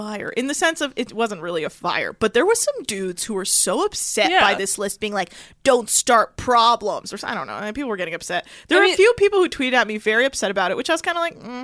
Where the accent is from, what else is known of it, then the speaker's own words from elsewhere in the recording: California, United States; I'm from the Bay Area.